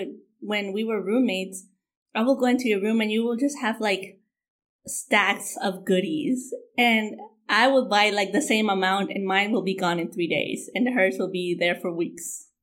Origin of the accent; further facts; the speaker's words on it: Honduras; I'm from Honduras and my mom married my dad at a very early age, at 16.